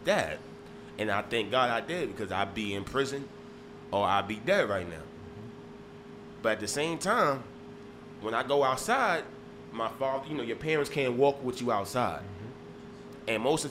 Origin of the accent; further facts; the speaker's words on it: Bronx, New York, United States; But I'm from the South Bronx, so you know that ghetto mentality is around every time you come outside.